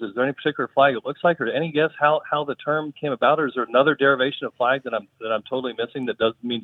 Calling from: Dallas, Texas, United States; from Dallas, Texas.

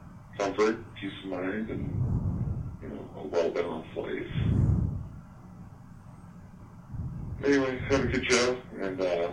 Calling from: Minnesota, United States; I'm calling from Minnesota.

